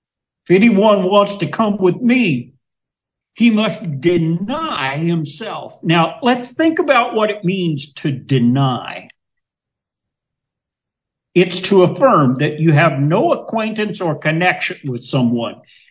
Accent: Kentucky, United States; I grew up in Kentucky and I know about the church. I know about Churchill Downs and the Kentucky Derby.

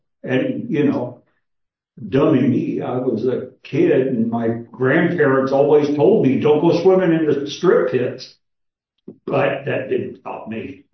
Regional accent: Kentucky, United States; I grew up in Kentucky, and I don't know if you've ever seen strip mining

